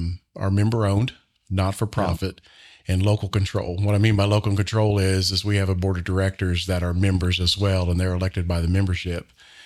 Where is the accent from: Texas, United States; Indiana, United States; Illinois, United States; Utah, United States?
Indiana, United States; Seymour; who went to school in Brownstown. I grew up in Seymour.